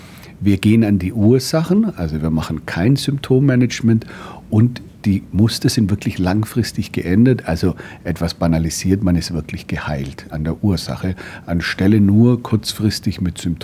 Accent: Southern Germany, Germany; moved away as an adult; now in Australia; ich bin im Süden geboren, aufgewachsen, habe auch in Deutschland studiert zunächst, bin dann aber etwa vor 25 Jahren mit Fresenius nach Australien ausgewandert

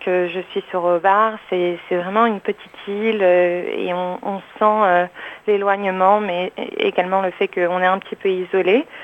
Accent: Casablanca, Casablanca-Settat, Morocco; moved away as an adult; also born or lived in Paris; now in Sydney, Australia; Je suis née au Maroc, à Casablanca, et j'ai vécu entre... à Casa et Paris, et à l'âge de 18 ans, j'ai fait des études de marketing à Paris, et vers 22 ans, j'ai décidé de venir à Sydney

